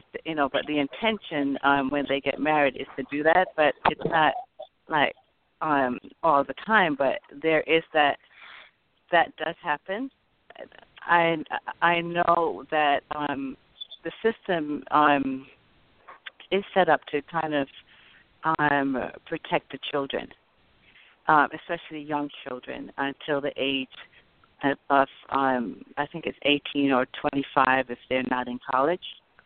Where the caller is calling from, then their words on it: New York City, New York, United States; I'm calling from New York City.